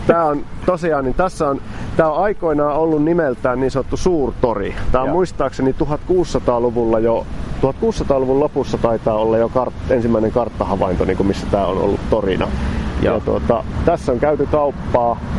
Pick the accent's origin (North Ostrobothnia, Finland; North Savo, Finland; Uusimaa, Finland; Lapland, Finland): North Savo, Finland; Kuopio; No minä oon oikeastaan asunut vähän eri puolilla. Että lapsuuteni asuin Jynkässä ja sitten oon asunut Puijonlaaksossa ja keskustassa ja Linnanpellolla. Sitten aikuisiällä muutellut siellä.